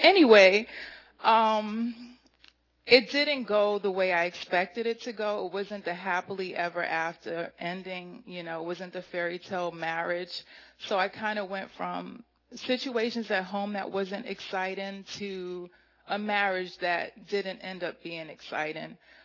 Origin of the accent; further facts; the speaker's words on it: New York City, New York, United States; So I grew up in New York City. I had my parents, and from what I knew, it wasn't a Christian home, but I thought it was a good home.